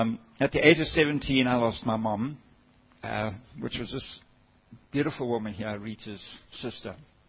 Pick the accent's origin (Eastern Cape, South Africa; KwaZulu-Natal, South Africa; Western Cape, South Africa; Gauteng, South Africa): KwaZulu-Natal, South Africa; Durban; I'm from Durban. I came up here for my son's wedding on Wednesday